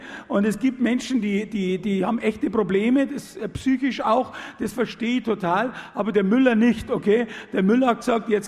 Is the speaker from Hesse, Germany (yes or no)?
no; Munich, Bavaria, Germany; ein Haus am Gardasee, das hat man so als Münchner Statussymbol.